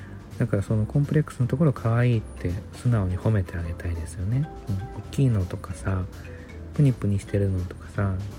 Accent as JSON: {"language": "Japanese", "region": "Tokyo", "country": "Japan", "said": "出身地は東京都ですね。"}